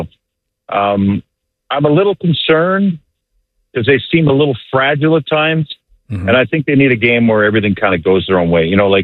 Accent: Vancouver Island, British Columbia, Canada; I grew up on Vancouver Island for a lot of my life.

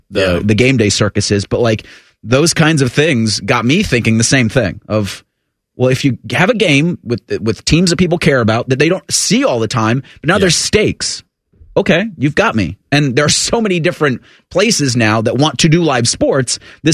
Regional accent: United States; Well, I'm an American. I love football.

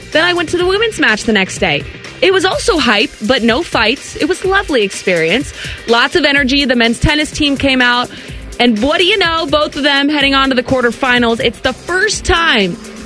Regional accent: California, United States; They're headed to SoCal, my home state.

